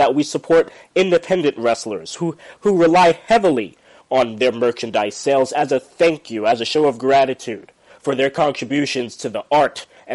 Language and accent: English; Bronx, New York, United States; Let me be very upfront and clear with you guys, because I'm from the Bronx, I keep it real 100%.